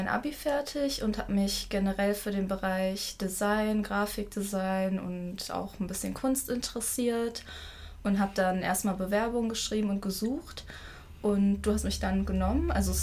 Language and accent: German; Düsseldorf, North Rhine-Westphalia, Germany; Nee, ich bin in Düsseldorf geboren und aufgewachsen.